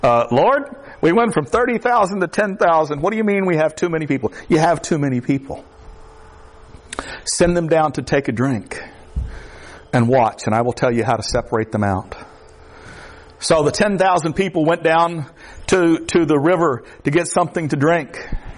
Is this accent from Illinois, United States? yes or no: no; Florida, United States; because I grew up in the Everglades and I had not seen baseball.